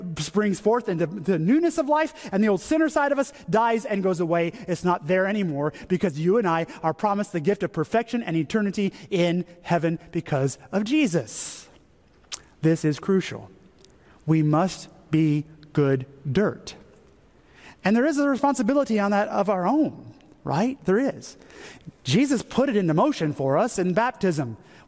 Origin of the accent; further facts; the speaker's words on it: United States; I'm an American, so I have the freedom to do whatever I want, including hurting other people.